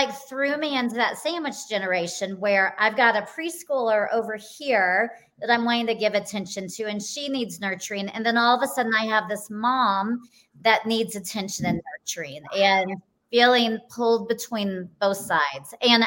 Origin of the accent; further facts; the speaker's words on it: Texas, United States; I'm from Texas. Sweet, sweet Southern Baptist family.